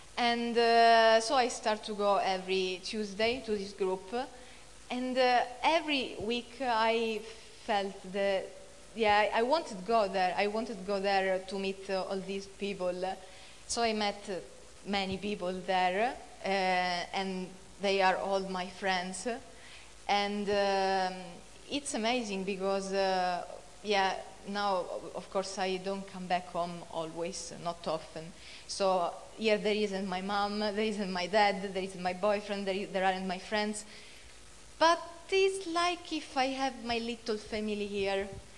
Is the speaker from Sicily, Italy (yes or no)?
yes; Sicily, Italy; English is a second language; because I come from Sicily.